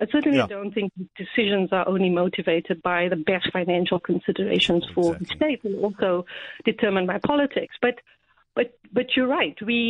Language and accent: English; South Africa; I can't hold anybody there to account as a South African citizen.